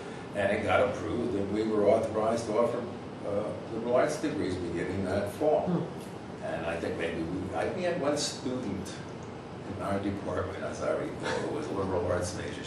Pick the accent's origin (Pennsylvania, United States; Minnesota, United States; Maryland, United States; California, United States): Pennsylvania, United States; Philadelphia; Born and raised in Philadelphia, went to the public schools in Philadelphia